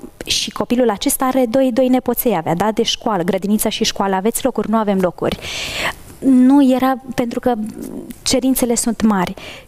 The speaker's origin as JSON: {"language": "Romanian", "region": "Maramureș County", "country": "Romania", "said": "eu sunt din Maramureș, da?"}